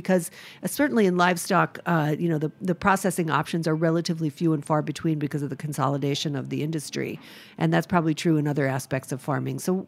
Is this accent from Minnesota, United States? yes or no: no; Rhode Island, United States; I know a bunch of farmers, and I'm from Rhode Island, and there's a lot of farmers there that lease land.